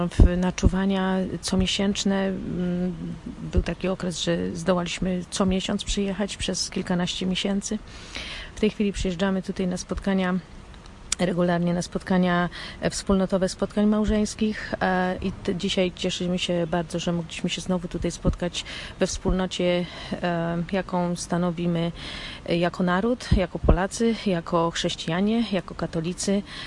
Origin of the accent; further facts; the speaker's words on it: Baltimore, Maryland, United States; jesteśmy z Baltimore.